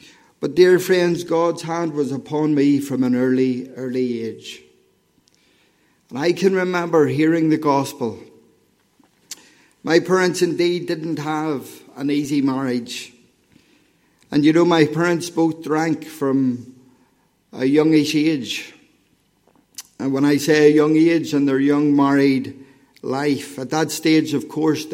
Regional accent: Lisburn, Northern Ireland, United Kingdom; I grew up in Lisburn. I was born into a non-Christian home.

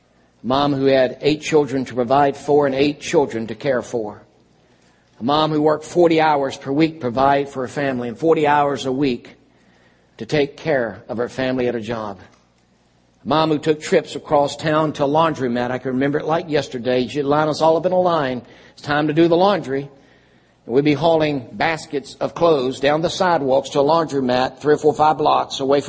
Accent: Lynchburg, Virginia, United States; I grew up in Lynchburg, Virginia, the youngest of 8 children.

